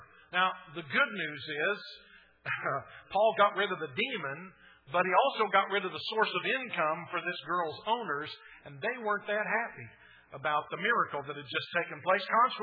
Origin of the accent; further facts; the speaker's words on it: Muskogee, Oklahoma, United States; I grew up in Muskogee, just over the river, over the bridge there to Fort Gibson. And if you're a true Okie, you've been to Fort Gibson.